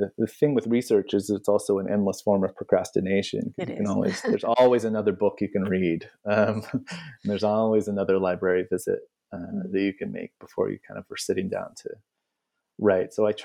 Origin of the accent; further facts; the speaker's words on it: United States; the shocking ignorance of being an American who can grow up essentially just right alongside another country